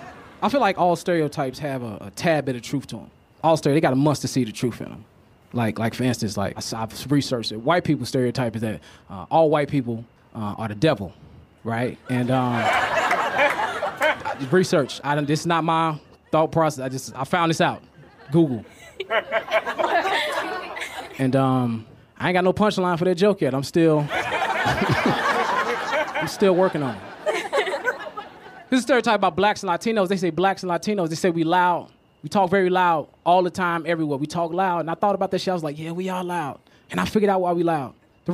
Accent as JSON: {"language": "English", "town": "Chicago", "region": "Illinois", "country": "United States", "said": "I'm from Chicago. Chicago's one of the most racially segregated cities in America, if not the world, so I understand how it works."}